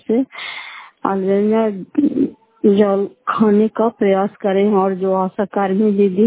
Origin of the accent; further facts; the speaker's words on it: Fatehpur, Bihar, India; घर फतेहपुर, पंचायत मकरौता, जिला नालंदा, करापसरा ब्लॉक की निवासी हूँ।